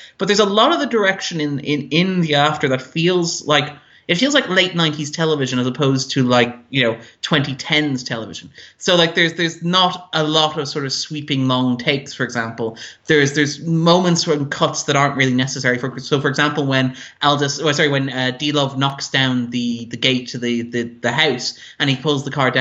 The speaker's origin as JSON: {"language": "English", "country": "Ireland", "said": "just because he's the one that jumps out to me as an Irish person, that was striking."}